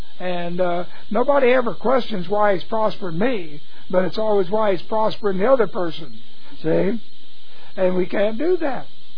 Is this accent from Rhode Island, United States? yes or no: no; Houston, Texas, United States; Here I am, from Houston, where I grew up in Houston, college, all